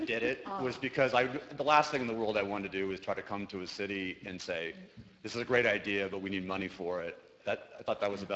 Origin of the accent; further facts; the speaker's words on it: Tempe, Arizona, United States; I come from a point of view that I grew up in Tempe